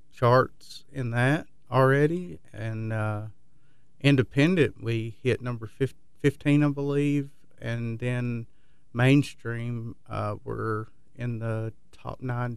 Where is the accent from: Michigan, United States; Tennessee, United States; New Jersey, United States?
Tennessee, United States; South Pittsburg; I hail from, my hometown is called South Pittsburgh, Tennessee. It's a home of Lodge cast iron skillets.